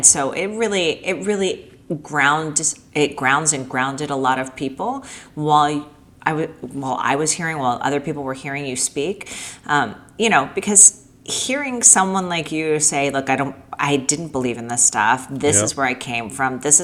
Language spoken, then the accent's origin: English; Miami, Florida, United States; Yeah, I mean, I grew up in Miami. I'm a Cuban Jew.